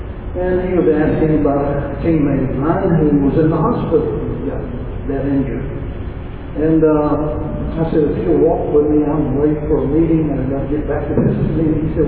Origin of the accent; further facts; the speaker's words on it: Mississippi, United States; But growing up in South Mississippi, kind of on the poverty level, I had six sisters and one brother.